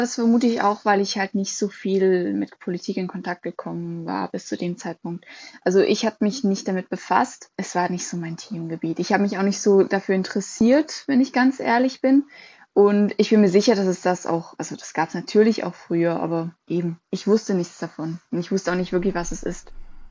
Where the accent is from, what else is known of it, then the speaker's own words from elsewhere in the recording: Switzerland; Ich bin 18 Jahre alt. Ich bin Schweizerin, also ich bin hier aufgewachsen und geboren.